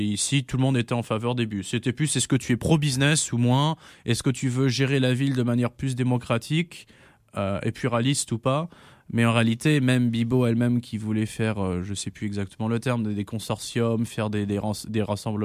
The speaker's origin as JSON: {"language": "French", "country": "France", "lives_now": "Canada", "said": "Au Québec, comparé à la France, c'est tout de même très intéressant en tant que Français aussi de voir la différence"}